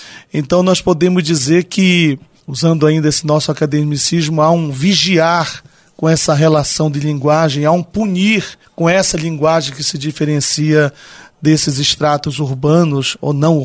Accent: Cametá, Pará, Brazil; born there; Eu nasci em Cametá. Eu me formei em letras em Cametá.

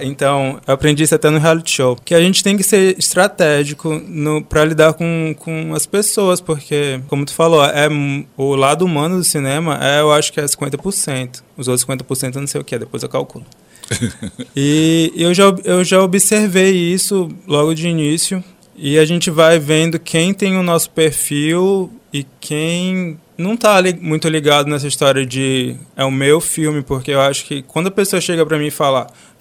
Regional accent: Imperatriz, Maranhão, Brazil; now in Belém, Brazil; Eu vim de Imperatriz do Maranhão. Eu estou aqui em Belém há 5 anos.

